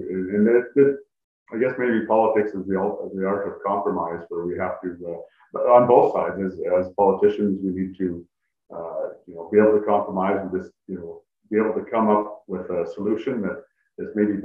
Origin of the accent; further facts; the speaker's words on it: Alberta, Canada; Born and raised in Alberta.